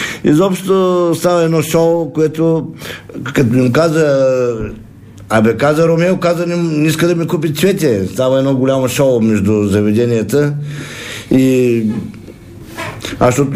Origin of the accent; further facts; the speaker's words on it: Obrochishte, Dobrich Province, Bulgaria; Аз съм от Целооброчище.